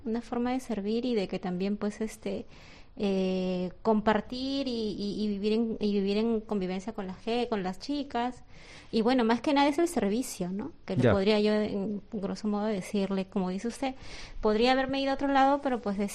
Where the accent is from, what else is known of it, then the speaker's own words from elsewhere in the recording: Peru; now in Spain; un doctorado en educación en la Complutense, y bueno, y soy de Perú.